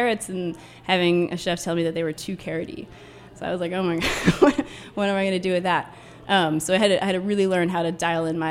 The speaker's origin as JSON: {"language": "English", "region": "Vermont", "country": "United States", "tie": "born or raised there", "said": "You know, I grew up in Vermont, rural Vermont, with my parents, and they always had a vegetable garden"}